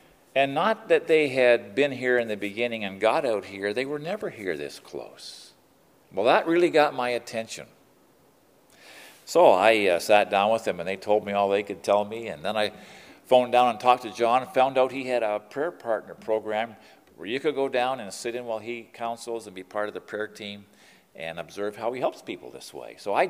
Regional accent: Ontario, Canada; I'm from Southern Ontario, and it was cold down there.

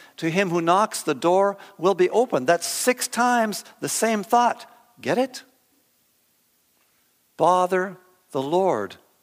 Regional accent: Saskatchewan, Canada; I grew up in Saskatchewan, and the thing I learned all through my youth was don't bother people, okay?

